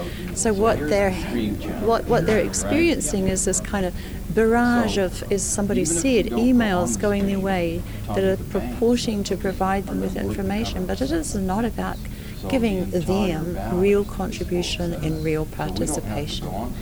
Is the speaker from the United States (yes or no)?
no; New Zealand; I'm from Aotearoa, New Zealand, and I'm a member of the Waitaha tribe.